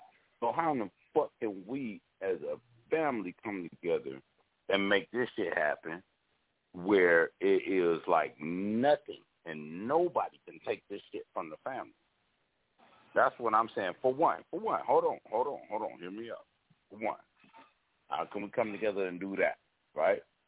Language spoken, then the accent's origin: English; California, United States; I'm from California, my nigga.